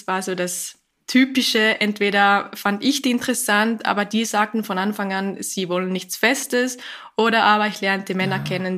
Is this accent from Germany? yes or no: no; Zurich, Switzerland; Ja, ich komme aus der Schweiz, ich lebe im Kanton Zürich, ich bin 33 Jahre alt